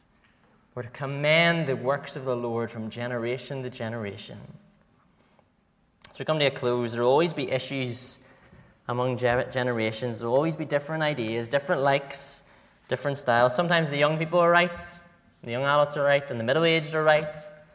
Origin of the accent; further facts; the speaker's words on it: Lisburn, Northern Ireland, United Kingdom; I remember when I was growing up in Lisburn, a lot of my friends went to a church